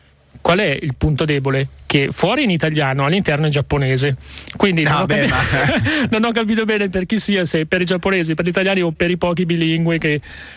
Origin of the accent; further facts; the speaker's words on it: Lombardy, Italy; io non me la sono sentita da Brianzolo.